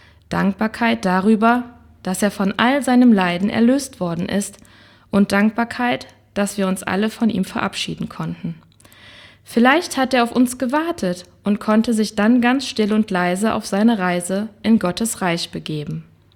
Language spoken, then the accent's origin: German; Bladersbach, North Rhine-Westphalia, Germany; Ich komme aus Bladersbach